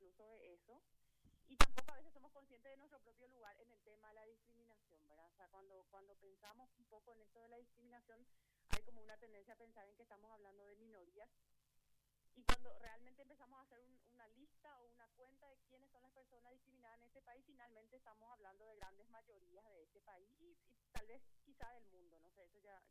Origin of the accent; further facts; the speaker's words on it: Paraguay; como paraguayos y paraguayas.